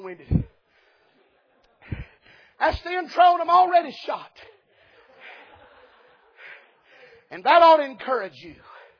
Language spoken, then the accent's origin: English; Dayton, Tennessee, United States; Now, when I was a boy, I was raised up in Dayton, Tennessee.